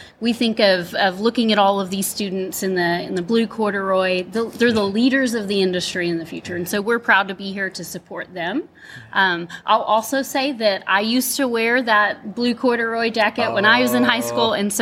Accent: Stephenville, Texas, United States; I grew up in Stephenville and was able to do that and just met lots of friends over those years

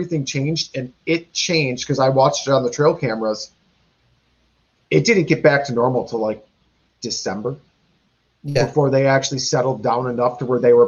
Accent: Wisconsin, United States; And we are from Wisconsin. It's a big drinking state.

